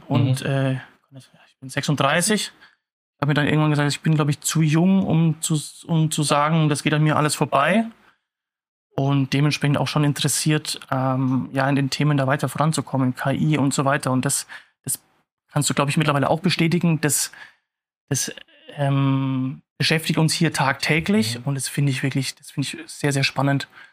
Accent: Schweinfurt, Bavaria, Germany; born there; now in Munich, Germany; Gebürtiger Unterfranke, du hast es angesprochen, ja, Schweinfurt. Man wird es raushören. Ich werde es nicht ganz verstecken können, gebe mir auch nicht allzu viel Mühe. Seit 2014 in München

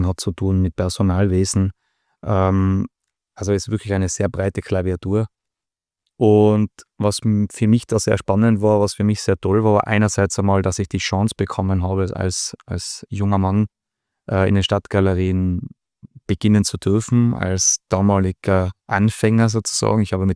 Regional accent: Innsbruck, Tyrol, Austria; ich bin Innsbrucker, bin da aufgewachsen, ich kenne das Dates seit Kindestagen an.

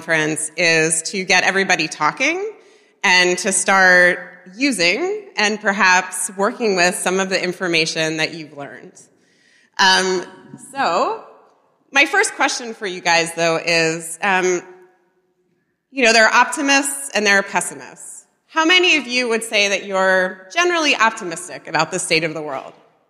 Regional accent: United States; for me as an American, the, you know, recent U.S. election

